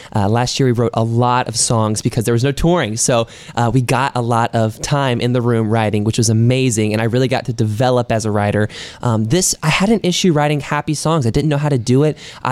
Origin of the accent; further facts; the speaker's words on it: North Carolina, United States; moved away as an adult; now in Nashville, United States; I'm from North Carolina originally, kind of born and raised there. Grew up on a farm, big farm.